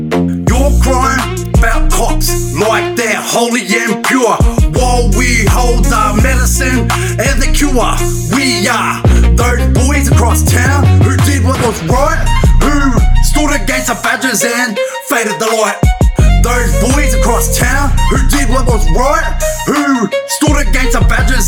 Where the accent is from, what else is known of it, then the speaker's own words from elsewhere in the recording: Woodridge, Queensland, Australia; Tell you what, I'm from Woodridge.